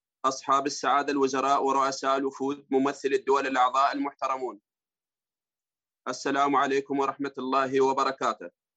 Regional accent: Iraq; نتطلع إلى مزيد المستدامة في بلدنا العراق وبلدان العالم الأخرى

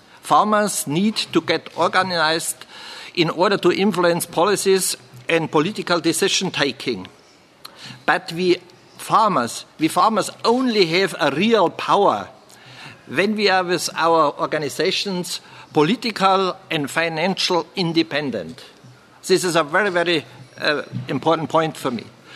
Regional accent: Germany; In my home country, Germany, for example, the public had the chance to visit farms during several open days.

